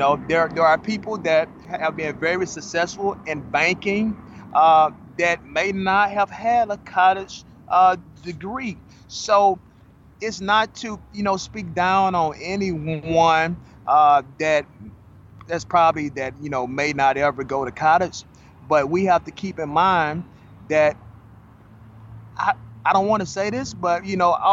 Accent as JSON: {"language": "English", "region": "Mississippi", "country": "United States", "tie": "born or raised there", "also_born_or_lived": "Memphis", "moved": "as an adult", "lives_now": "Atlanta, United States", "said": "I was born in Memphis, right? So I grew up in Mississippi. I went to college in Jackson, Mississippi."}